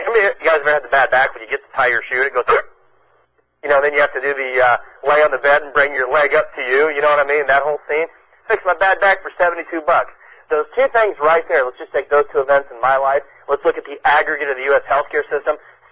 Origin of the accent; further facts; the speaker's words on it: Ireland; Guys, it took me 45 minutes just to conjure up a swear word, and I'm Irish.